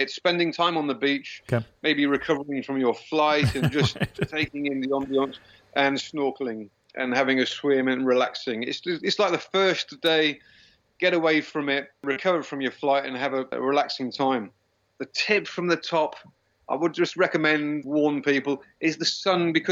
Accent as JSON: {"language": "English", "town": "Stratford-upon-Avon", "region": "West Midlands", "country": "United Kingdom", "moved": "as an adult", "lives_now": "Sabah, Malaysia", "said": "I can speak Malay, but yeah, I'm originally from England, from a small town called Stratford-upon-Avon, which is famous for Shakespeare. I've been in Sabah now for 18 years. I originally came here for 3 years 23, 24 years ago."}